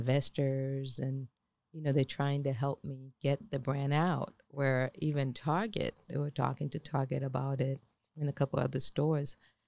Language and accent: English; Boston, Massachusetts, United States; parents are mixed. Parents are from the island, but Boston, Massachusetts.